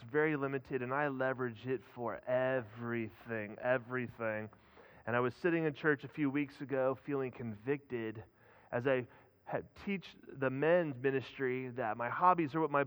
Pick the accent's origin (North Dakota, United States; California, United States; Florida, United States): California, United States; Lancaster; I was born and raised in Lancaster, right here at AV Hospital. 46 years ago, I was born, and I work right down the street. I live right around the corner from here, so I don't get out much.